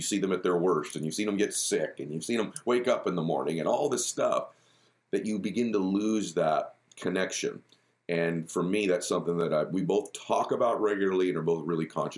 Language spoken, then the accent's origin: English; Boston, Massachusetts, United States; I'm a Patriots fan. I'm from Boston.